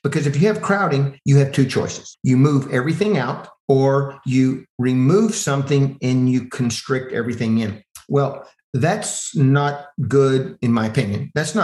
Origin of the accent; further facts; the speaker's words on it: Texas, United States; So for me, again, I'm from Texas. I like things big.